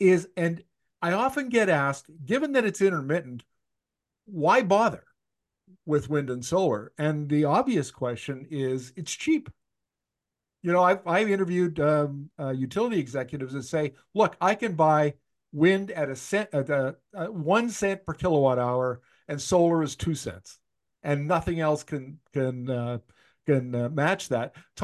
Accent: Canada; speaking as a Canadian, you know, at least home being North America.

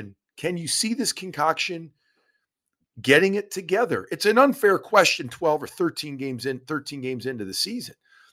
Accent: Chicago, Illinois, United States; even though I grew up in Chicago, I grew up the biggest Boston sports fan in Chicago.

